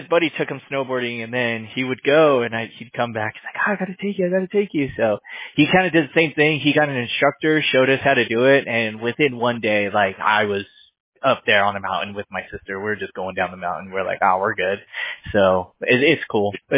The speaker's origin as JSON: {"language": "English", "region": "California", "country": "United States", "tie": "born or raised there", "said": "I grew up in California. And we grew up down here in the Orange County area, went to school in LA County"}